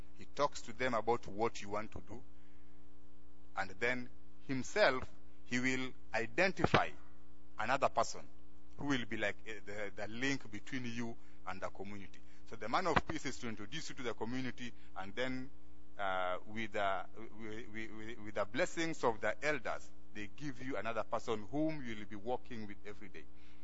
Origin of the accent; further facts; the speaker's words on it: Kenya; In Kenya, I have a different person, although I'm Kenyan.